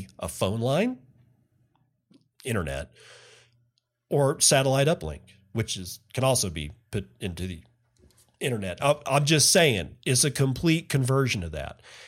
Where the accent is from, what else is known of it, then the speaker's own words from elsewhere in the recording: Texas, United States; I'm like just south of the Anadarko petroleum basin, and I grew up in the Permian basin